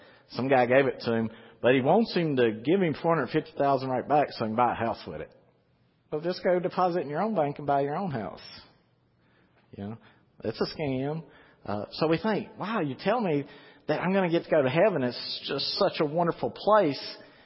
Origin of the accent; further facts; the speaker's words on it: Louisiana, United States; because I'm from Louisiana, so I'm kind of slow.